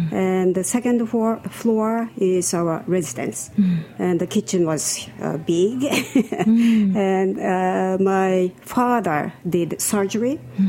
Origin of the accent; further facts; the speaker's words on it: Tokyo, Japan; I am from Tokyo.